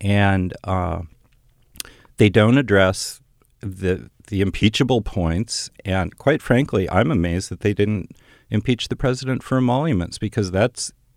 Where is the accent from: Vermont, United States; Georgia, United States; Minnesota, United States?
Minnesota, United States; I'm a gun owner. I grew up in Minnesota. I have a pickup truck.